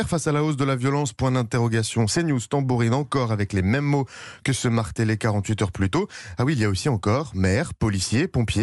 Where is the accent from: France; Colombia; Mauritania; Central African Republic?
France; Saint-Etienne, Auvergne-Rhône-Alpes; moi, je viens de Saint-Etienne, vous avez oublié.